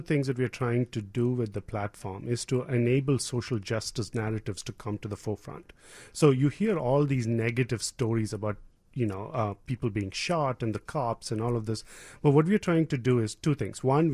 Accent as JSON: {"language": "English", "country": "India", "also_born_or_lived": "Mississippi", "moved": "as an adult", "lives_now": "United States", "said": "My wife and I are Indians. We came in from India. We were in Mississippi"}